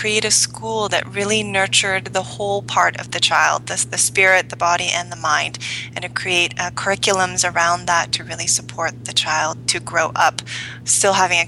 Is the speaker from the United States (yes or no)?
no; Japan; English is a second language; So growing up in Japan, if my family gave, it was either done where we had no idea it happened